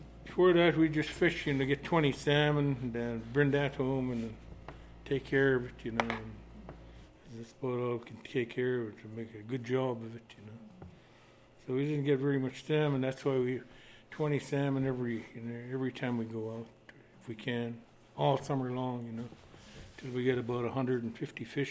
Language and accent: English; Holy Cross, Alaska, United States; I grew up here in Holy Cross and I was born in 1954.